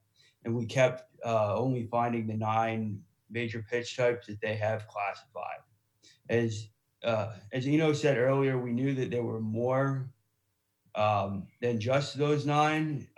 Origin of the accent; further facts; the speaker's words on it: Dallas, Texas, United States; I'm a junior at Wake Forest, and I'm from Dallas, Texas.